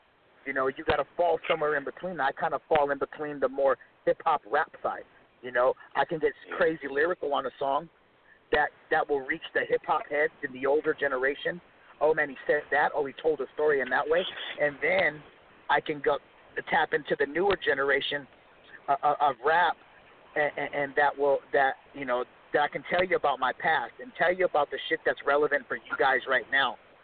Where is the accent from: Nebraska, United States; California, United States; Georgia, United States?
California, United States; I'm from Northern California. I'm a Mexican guy.